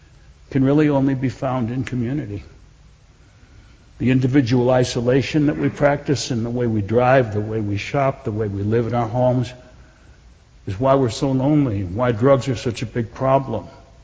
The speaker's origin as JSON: {"language": "English", "region": "Wisconsin", "country": "United States", "tie": "born there", "said": "Well, I was born in Wisconsin."}